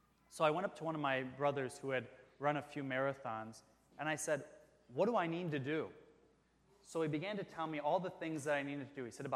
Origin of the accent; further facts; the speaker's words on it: Ohio, United States; I'm from Northwest Ohio where things are flat.